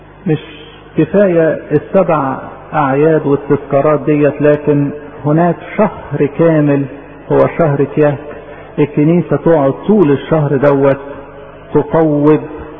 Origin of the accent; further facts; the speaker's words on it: Egypt; وبالاكثر بالنسبه لنا احنا يا مصريين